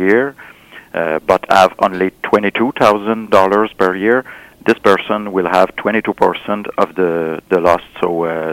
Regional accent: Victoriaville, Quebec, Canada; I'm from Victoriaville, and now most people recognize me all over my riding.

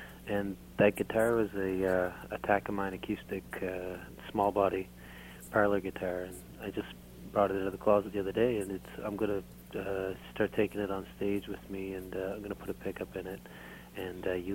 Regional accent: Yarmouth, Nova Scotia, Canada; I'm from Yarmouth, and some of the members are from Yarmouth, Nova Scotia, which is a little fishing community on the South Shore, on the very, very far tip of Nova Scotia.

